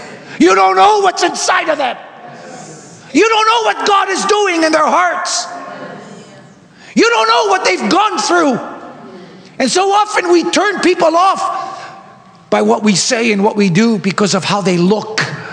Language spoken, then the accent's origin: English; Canada; I said, well, my Dino, my dad, we're from Canada, and we're here.